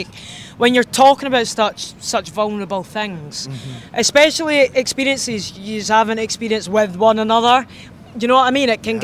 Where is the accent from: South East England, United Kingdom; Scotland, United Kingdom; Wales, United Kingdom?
Scotland, United Kingdom; Edinburgh; I'm from Edinburgh, right? And it's like, obviously, it's a gorgeous city.